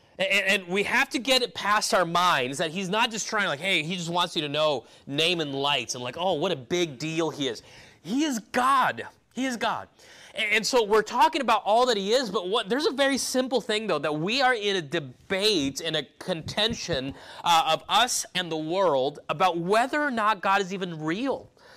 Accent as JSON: {"language": "English", "region": "California", "country": "United States", "tie": "born or raised there", "also_born_or_lived": "South America", "said": "I grew up in California for the most part. I was born in California, and when I was a year old, I lived in South America for a few years until I was about five."}